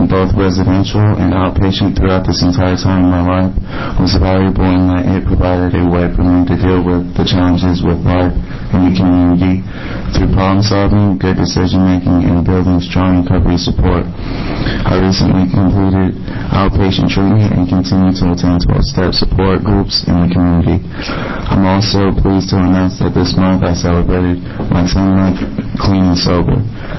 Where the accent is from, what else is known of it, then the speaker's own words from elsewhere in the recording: Washington, District of Columbia, United States; And I'm really from Washington, D.C., and I moved here about 2 years ago, and most of my family still live in Washington, D.C.